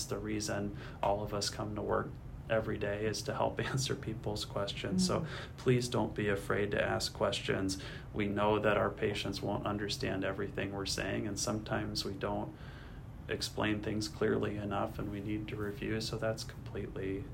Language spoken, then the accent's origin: English; Ohio, United States; And then growing up in Ohio, I'm a sports fanatic, as most people are where I grew up.